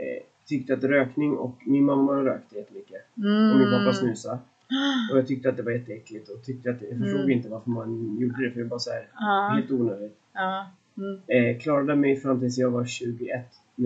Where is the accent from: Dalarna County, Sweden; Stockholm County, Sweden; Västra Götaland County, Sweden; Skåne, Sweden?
Stockholm County, Sweden; Märsta; born there; Jag är född i Märsta.